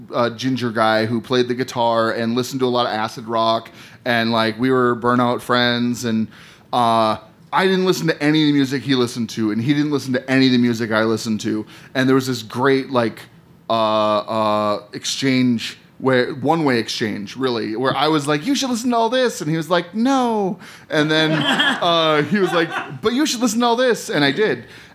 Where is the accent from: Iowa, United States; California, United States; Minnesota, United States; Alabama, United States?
Minnesota, United States; Minneapolis; I feel a lot of pride as, like, I grew up in Whittier. In South Minneapolis